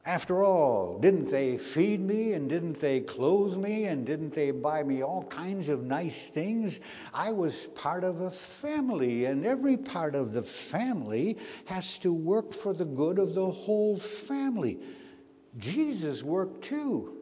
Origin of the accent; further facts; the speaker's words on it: Minnesota, United States; And I remember complaining sometime about the chores I had to do on that farm in which I grew up in Minnesota.